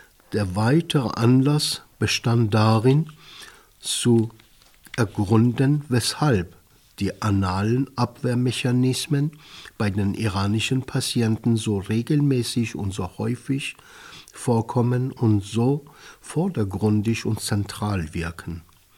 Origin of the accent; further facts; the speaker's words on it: Iran; dass ich als Iraner keinen anderen Iraner kannte